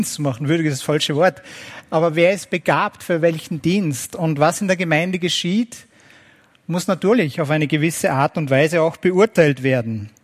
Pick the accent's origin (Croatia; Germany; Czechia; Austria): Austria; Gerade bei Donald Trump haben wir gerade als Österreicher natürlich alles Recht dazu, ihm böse zu sein